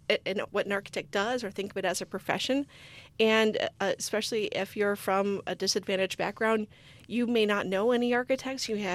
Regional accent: Michigan, United States; I grew up in Southeast Michigan, so it's something I'm keenly aware of.

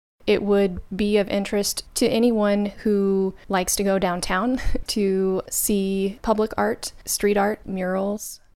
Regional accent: Chico, California, United States; also born or lived in Thailand; I grew up in Chico. I moved away and went into the Peace Corps for a couple years. When I was living in Thailand in the Peace Corps

